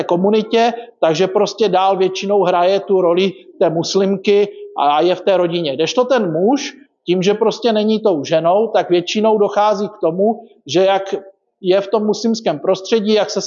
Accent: Frýdlant nad Ostravicí, Moravian-Silesian Region, Czechia; já jsem se narodil v Beskydech, nejsem teda přímo z Frýdku místku, jsem od Frýdlantu nad Ostravicí, což je ještě kousek za Frýdkem místkem.

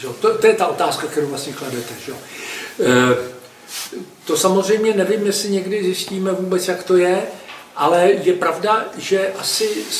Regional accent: Prague, Czechia; born there; já jsem původem, sice jsem se narodil v Praze, ale můj otec ne, a já jsem původem Jihočech po otci

